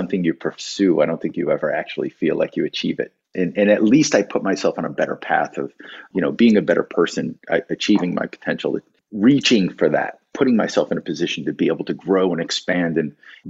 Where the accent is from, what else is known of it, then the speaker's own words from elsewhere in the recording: Waterbury, Connecticut, United States; born there; I spent all my time in Waterbury. I was born in Waterbury Hospital.